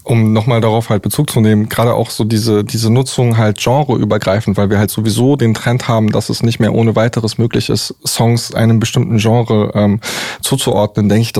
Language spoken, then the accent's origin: German; Düsseldorf, North Rhine-Westphalia, Germany; also born or lived in Wuppertal; ich komme aus dem wunderschönen Düsseldorf. Da bin ich geboren. Ich habe mittendrin in Wuppertal gewohnt, habe dort studiert und bin jetzt seit Anfang letzten Jahres wieder in Düsseldorf zurück.